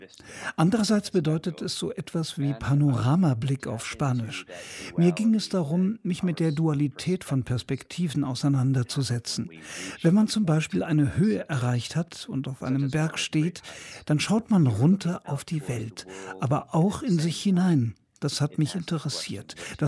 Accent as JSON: {"language": "German", "town": "Tucson", "region": "Arizona", "country": "United States", "said": "Ich komme ja aus Tucson in Arizona, das von Wüste umgeben ist."}